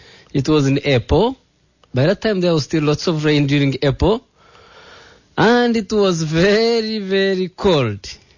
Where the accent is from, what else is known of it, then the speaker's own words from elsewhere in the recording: Uganda; now in United States; I'm coming from Uganda. I'm coming from a grass-thatched house, from the little village.